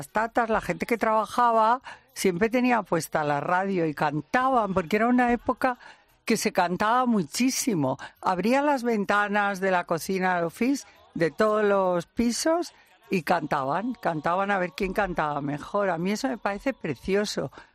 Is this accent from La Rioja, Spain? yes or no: yes; Logroño, La Rioja, Spain; also born or lived in León; yo nací en León, pero no viví en León. Nada más nacer, a mi padre le destinaron a Logroño, ciudad que adoro.